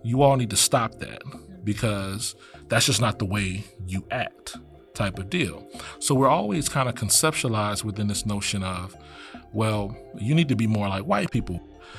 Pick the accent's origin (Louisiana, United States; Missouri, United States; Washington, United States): Louisiana, United States; And growing up in Louisiana, it was, hey, wait a minute. All white folk live across this track and all the Black people lived across this track.